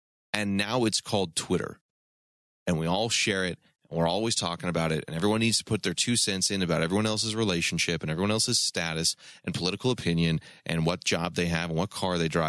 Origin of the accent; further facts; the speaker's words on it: Florida, United States; I hail from Florida.